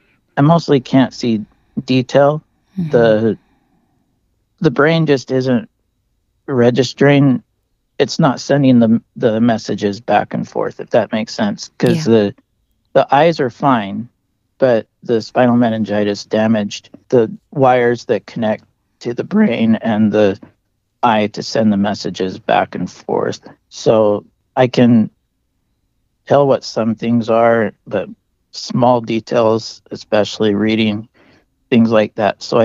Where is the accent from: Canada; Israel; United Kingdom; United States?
United States; Kearns, Utah; now in Clinton, United States; I grew up in Kearns and then moved to Layton and now have my place in Clinton.